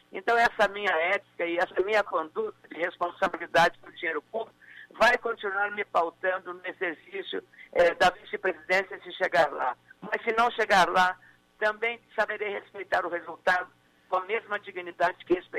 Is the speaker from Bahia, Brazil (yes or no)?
no; Lagoa Vermelha, Rio Grande do Sul, Brazil; Eu sou gaúcho da Lagoa Vermelha.